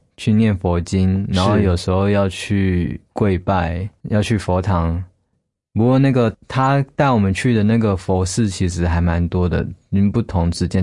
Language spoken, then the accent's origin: Chinese; Taichung, Taiwan; 我出生在台中，然后从小是住在台中后火车站那边。那边其实我觉得算是蛮传统的一个地方